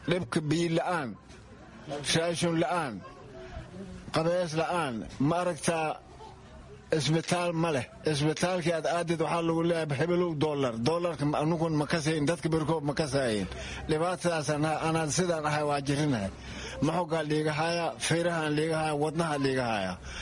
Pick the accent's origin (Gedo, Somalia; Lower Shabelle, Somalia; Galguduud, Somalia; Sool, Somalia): Lower Shabelle, Somalia; Kurtunwarey; Aan horta waxaan ka imaaday tuulada oo la dhahayo Kurtuwaari